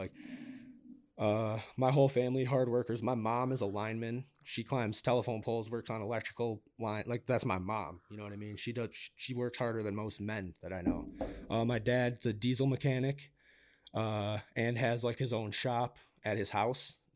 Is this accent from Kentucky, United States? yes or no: no; Syracuse, New York, United States; I'm from Cuse. I don't really love to say that, but.